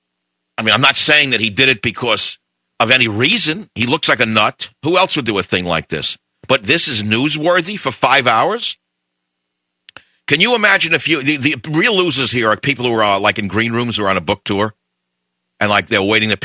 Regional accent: California, United States; I came from California, and you're putting me on that show.

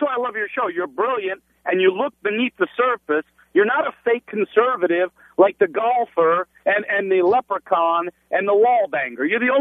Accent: New York, United States; And I'm from New York, and I'm of an ethnic persuasion.

